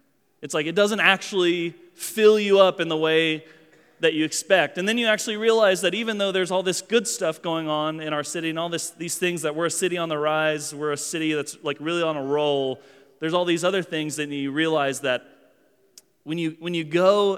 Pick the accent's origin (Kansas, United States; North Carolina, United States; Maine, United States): Kansas, United States; We grew up in Kansas, so we weren't real adventurous eaters.